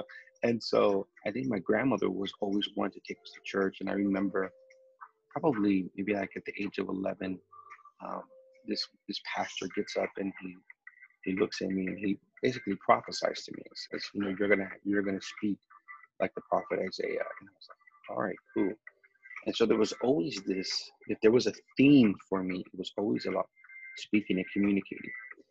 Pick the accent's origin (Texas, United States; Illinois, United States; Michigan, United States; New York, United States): Illinois, United States; Chicago; moved away as an adult; now in South Florida, United States; I'm from Chicago, born and raised. I moved here to South Florida in 2003. Man, it's been 18 years. But originally from Chicago, family.